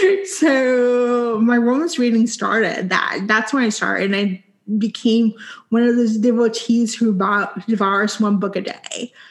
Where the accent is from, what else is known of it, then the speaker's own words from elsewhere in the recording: Puerto Rico; I grew up in Puerto Rico, so I went to a bilingual school, Spanish and English.